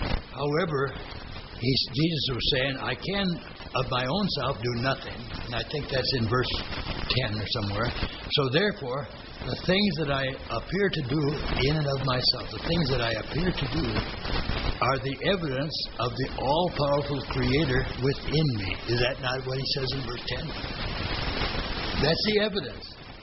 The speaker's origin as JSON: {"language": "English", "region": "Missouri", "country": "United States", "said": "You know, I'm from Missouri. You got to show me."}